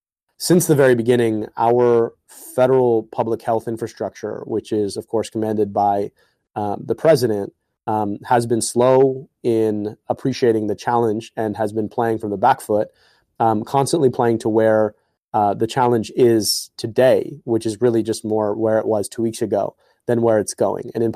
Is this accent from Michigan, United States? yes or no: yes; Michigan, United States; when I would travel between where I grew up in Southeast Michigan in Oakland County to Egypt